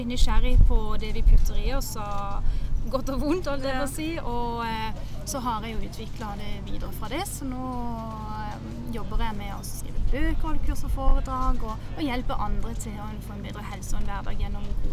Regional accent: United States; also born or lived in Sørlandet, Norway; now in Norway; jeg jo sørlending, som dere hører kanskje. Men jeg vokste opp I USA

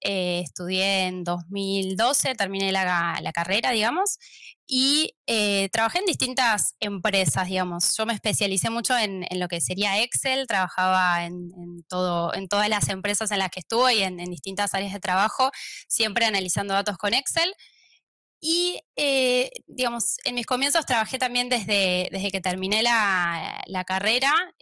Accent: Argentina; accent: Argentine; now in Barcelona, Spain; van a notar por mi acento que soy argentina. Estoy viviendo en Barcelona hace un poco más de 3 años.

